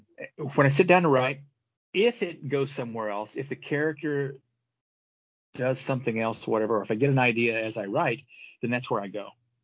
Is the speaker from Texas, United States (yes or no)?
yes; Texas, United States; also born or lived in Southern California; We were in Southern California, moved to back to Texas. I'm from Texas, moved back to Texas.